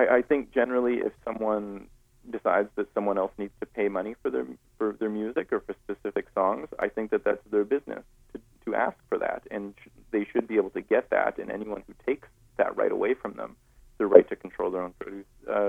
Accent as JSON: {"language": "English", "region": "Saskatchewan", "country": "Canada", "tie": "born there", "lives_now": "Edmonton, Canada", "said": "I was born in Saskatchewan. And anyway, so 1999, I moved to Edmonton, and I went to University at U of A."}